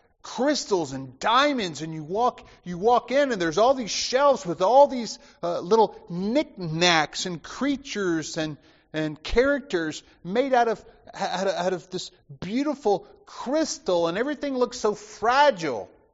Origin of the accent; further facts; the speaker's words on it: Dothan, Alabama, United States; Growing up in Alabama, I remember the mall that was the key kind of gathering place and where you'd go if you wanted to do something exciting. There wasn't a whole lot in Dothan, Alabama back then.